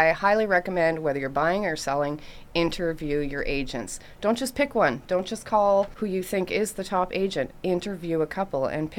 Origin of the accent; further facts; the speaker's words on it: Petawawa, Ontario, Canada; Being born and raised in Petawawa, I know a lot of people